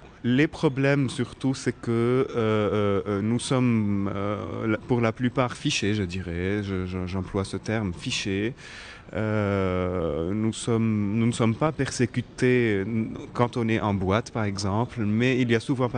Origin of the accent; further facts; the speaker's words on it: Lebanon; now in Paris, France; je suis Libanais, étudiant à Paris depuis 2002, septembre 2002.